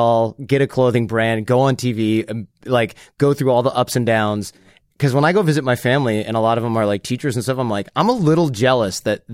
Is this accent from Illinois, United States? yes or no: no; Michigan, United States; I'm from Michigan, so.